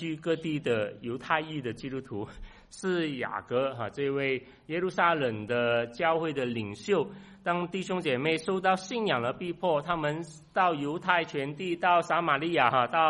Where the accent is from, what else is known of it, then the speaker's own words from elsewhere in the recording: Malaysia; now in United States; 但是我来自马来西亚